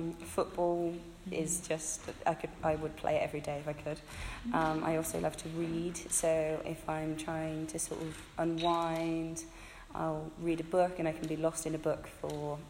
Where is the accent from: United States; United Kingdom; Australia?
United Kingdom; Pershore, West Midlands; I'm from Pershore.